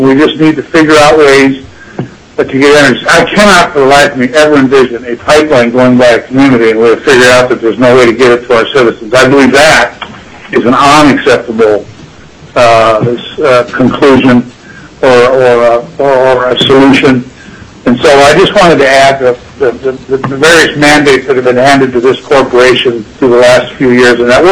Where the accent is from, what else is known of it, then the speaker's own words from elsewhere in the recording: Iowa, United States; I'm a guy who grew up in the Midwest. I grew up in Iowa